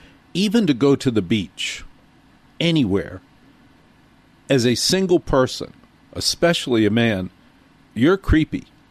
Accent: New Jersey, United States; I grew up in Jersey. In Jersey, it is a great tradition on all major holidays to take that dinner and go to the car.

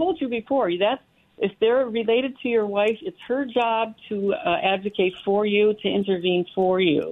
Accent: Parma, Ohio, United States; Yeah, and you know, when I was growing up in Parma, we didn't have any air-conditioning in the house.

